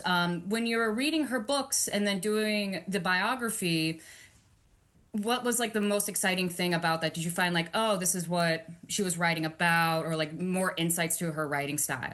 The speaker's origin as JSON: {"language": "English", "town": "Pittsburgh", "region": "Pennsylvania", "country": "United States", "said": "I'm from Pittsburgh, so like she also went to school there."}